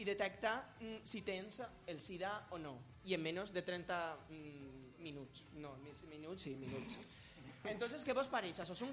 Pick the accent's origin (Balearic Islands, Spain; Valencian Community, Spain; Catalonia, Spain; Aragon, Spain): Valencian Community, Spain; Sueca; A veure, som de Sueca, pronunciar i pensar me costa molt.